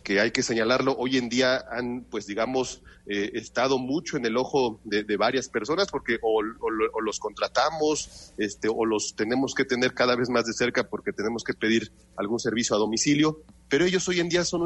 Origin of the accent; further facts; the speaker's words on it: Mexico; Y yo soy positivo en ese sentido y creo que como mexicanos en muchas situaciones dramáticas socialmente